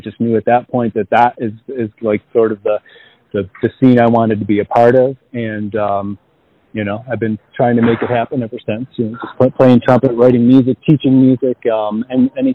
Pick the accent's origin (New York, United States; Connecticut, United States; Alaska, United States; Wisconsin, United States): New York, United States; Buffalo; Okay, so yeah, I was born and raised in Buffalo. I grew up outside of the city